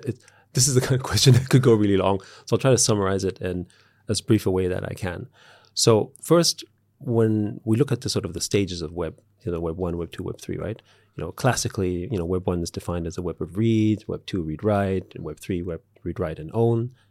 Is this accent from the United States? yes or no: no; Austria; I grew up in Austria, a socially democratic country. My mom, however, used to work, you know, I'm a child of the 70s